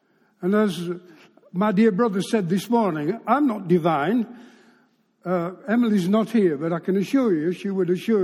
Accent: England, United Kingdom; I'm a Gentile anyway. I'm a Brit. I'm not a Jew. I don't have a Jewish name.

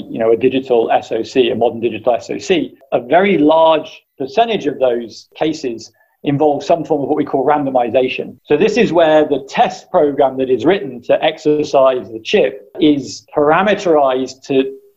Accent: United Kingdom; now in United States; So, been out here for 15 years or so now. I mean, I'm from the United Kingdom, I'm from Great Britain originally

